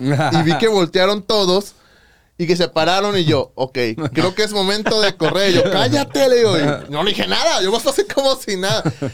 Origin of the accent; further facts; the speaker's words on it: Guadalupe, Nuevo León, Mexico; Yo soy originario de Guadalupe, Nuevo León. Uh-huh. Yo vivía muy cerca de, bueno, vivía en la Azteca, ahí en Guadalupe.